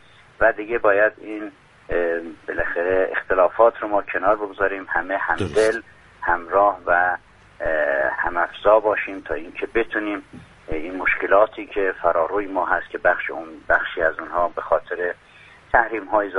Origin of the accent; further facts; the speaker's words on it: Iran; به هر حال ما ایرانی هستیم و یک شونات خاصی برای خودمون قائلیم، یک فرهنگ زیبایی رو داریم